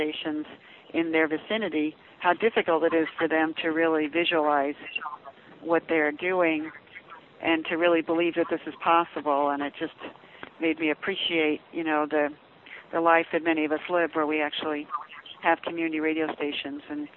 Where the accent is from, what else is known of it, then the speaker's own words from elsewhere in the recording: Ames, Iowa, United States; I was in my hometown of Ames, Iowa